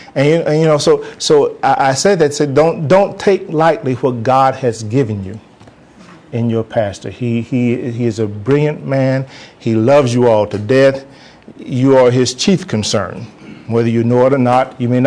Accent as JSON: {"language": "English", "town": "Alcoa", "region": "Tennessee", "country": "United States", "tie": "born or raised there", "said": "I was born and raised in Alcoa, Tennessee, a little town outside of Knoxville."}